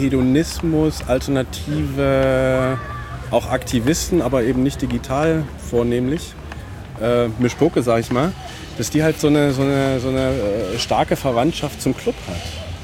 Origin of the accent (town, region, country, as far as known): Leipzig, Saxony, Germany